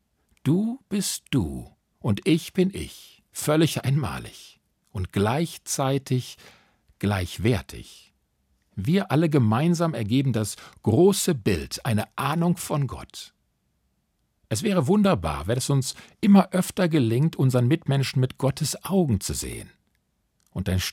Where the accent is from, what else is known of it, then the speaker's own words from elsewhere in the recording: Duisburg, North Rhine-Westphalia, Germany; born there; Ich bin in Deutschland geboren, mitten im Pott in Duisburg.